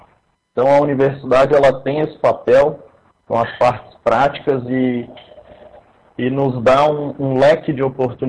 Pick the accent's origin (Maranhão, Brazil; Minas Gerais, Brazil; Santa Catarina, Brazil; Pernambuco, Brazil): Santa Catarina, Brazil; Itajaí; Eu sou da região de Itajaí, Santa Catarina, né, litoral norte catarinense